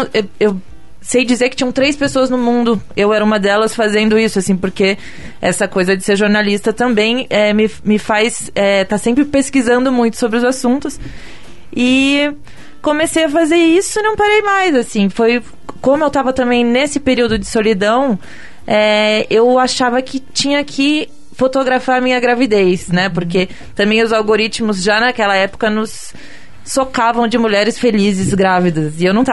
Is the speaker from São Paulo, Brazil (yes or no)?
no; Jacarezinho, Paraná, Brazil; Eu sou do interior do Paraná, de uma cidade que se chama Jacarezinho.